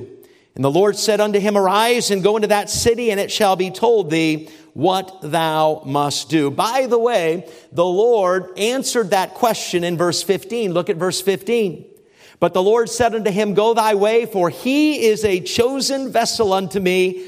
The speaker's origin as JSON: {"language": "English", "region": "New Hampshire", "country": "United States", "tie": "born or raised there", "said": "driving all the way home into the wee hours of the morning to New Hampshire, my home state."}